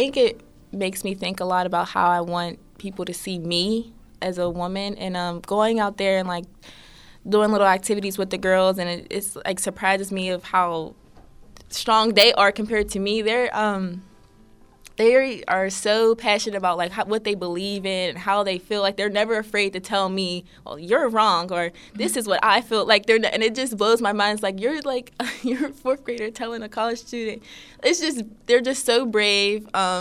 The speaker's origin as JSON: {"language": "English", "town": "Pittsburgh", "region": "Pennsylvania", "country": "United States", "tie": "born or raised there", "said": "I grew up on the north side of Pittsburgh, so right around here."}